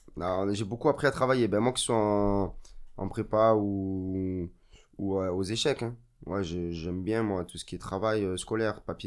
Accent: Marseille, Provence-Alpes-Côte d'Azur, France; now in Paris, France; Voilà, je suis marseillais. J'ai fait mes études, tout mon cursus scolaire dans le 6e. Et après, je suis monté à Paris pour mon école d'ingénieur.

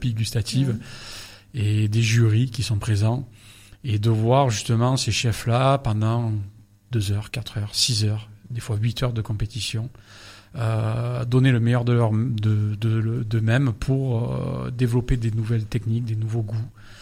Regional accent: France; quand même on est français, donc on est fiers de notre gastronomie

